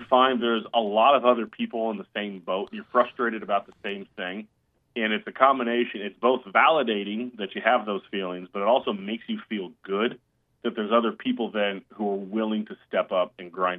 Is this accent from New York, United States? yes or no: no; Alaska, United States; I'm born and raised in Alaska